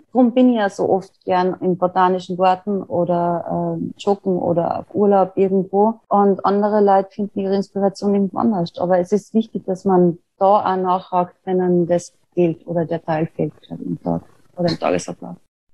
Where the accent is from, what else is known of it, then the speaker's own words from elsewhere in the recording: Austria; also born or lived in England; bei uns in Österreich. Und ich bin dann erst im Laufe der Zeit wieder zurückgekommen nach Österreich.